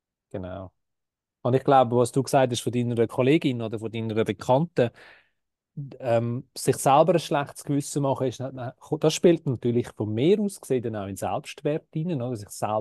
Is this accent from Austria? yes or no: no; Switzerland; Wenn ich jetzt wieder als Schweizer rede, oder?